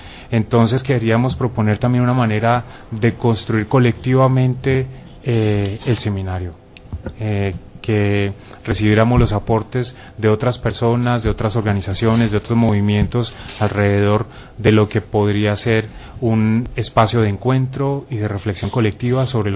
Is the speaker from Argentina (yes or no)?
no; Colombia; now in Valencia, Spain; Yo como colombiano, sí, llegué hace muy poquito, estoy conociendo lo que está sucediendo aquí